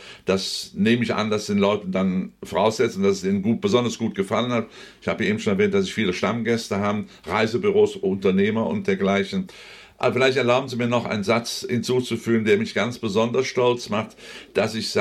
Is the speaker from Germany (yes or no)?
yes; Rhineland, Germany; accent: Rhenish; Sagen auch deutlich, das ist unsere Muttersprache, so sagen wir im Rheinland.